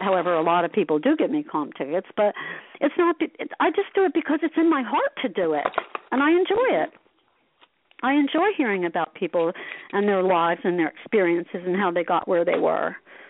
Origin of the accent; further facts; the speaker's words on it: Asbury Park, New Jersey, United States; But so everybody, I think because I grew up in Asbury Park, people have an interest in me.